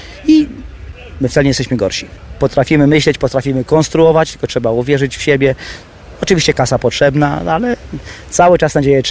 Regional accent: Świdnik, Lublin Voivodeship, Poland; ja się wychowałem, urodziłem się w Lublinie, ale mieszkam od początku, no, od małego w Świdniku.

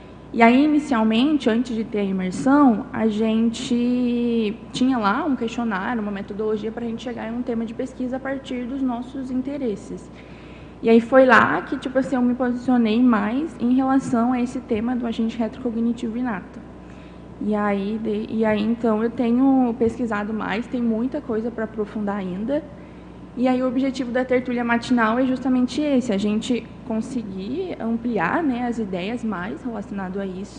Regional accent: Conceição dos Ouros, Minas Gerais, Brazil; now in Foz do Iguaçu, Brazil; Sou natural de Conceição dos Ouros, atualmente resido em Foz do Iguaçu

